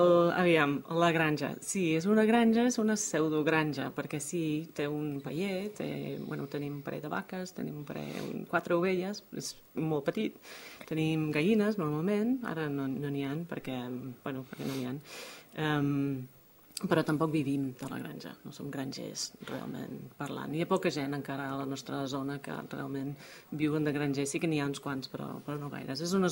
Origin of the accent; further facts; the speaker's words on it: United States; Home, soc d'Estats Units. Però tinc mig cor aquí també.